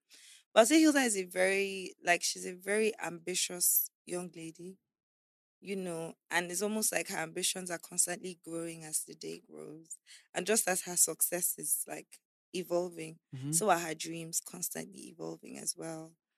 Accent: Abuja, Federal Capital Territory, Nigeria; also born or lived in Calabar; I was born in Calabar. I was there till I was about 4 or 5, until I was about 5 years old, when they had my kid sister, Princess. Then we moved to Abuja to live with my uncle.

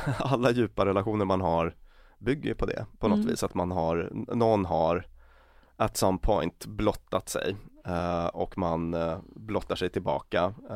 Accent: Luleå, Norrbotten County, Sweden; born there; Jag föddes i Luleå i och för sig.

